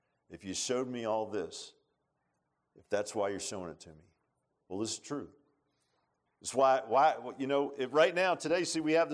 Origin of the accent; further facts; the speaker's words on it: Virginia Beach, Virginia, United States; I grew up in Virginia Beach, and I go, and every now and then when we go down there, I always go by the old homestead.